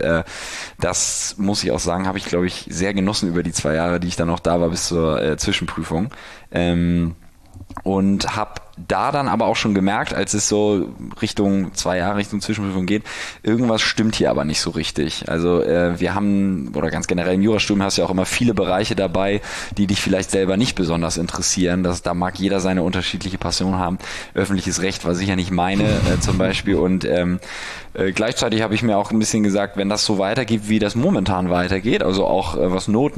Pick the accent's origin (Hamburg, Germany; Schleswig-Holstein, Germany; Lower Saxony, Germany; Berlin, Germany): Hamburg, Germany; Aber ich komme aus Hamburg, bin 31, wir haben Zenjob vor 4,5 Jahren ungefähr gegr